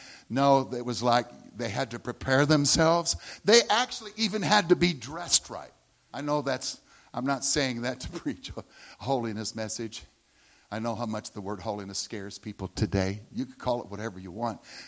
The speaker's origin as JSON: {"language": "English", "region": "Texas", "country": "United States", "said": "This is what my superintendent was teaching me as a Texan"}